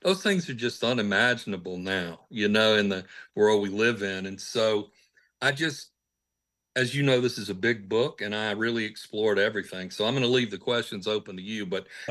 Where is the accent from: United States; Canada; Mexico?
United States; the South; Now, again, I got to the South from the age of three. And so I consider myself about as native a Southerner as you could ever be.